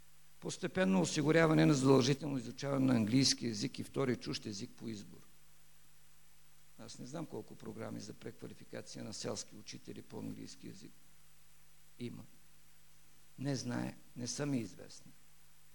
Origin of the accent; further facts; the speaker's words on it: Momchilgrad, Kardzhali Province, Bulgaria; Аз съм от Момчилград. Там има един техникум, професионална гимназия по машиностроение.